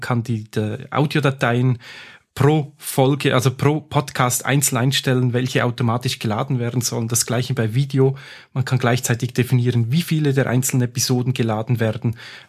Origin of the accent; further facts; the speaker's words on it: Switzerland; ich kenne es jetzt bei uns in der Schweiz